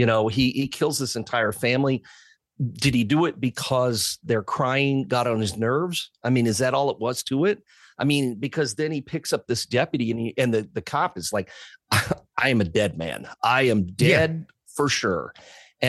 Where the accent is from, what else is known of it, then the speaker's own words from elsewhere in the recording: Decatur, Illinois, United States; I mean, Decatur, Illinois. I mean, how random is that?